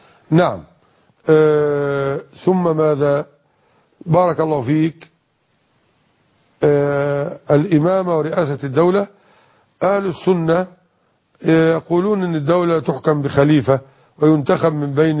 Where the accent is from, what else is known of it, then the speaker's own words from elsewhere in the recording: Minyat al-Nasr, Dakahlia, Egypt; وكذلك عندنا في منية النصر دخل مجموعة على محل ذهب وسرقوا هذا الذهب وضربوا صاحب المحل بالنار في فخذه.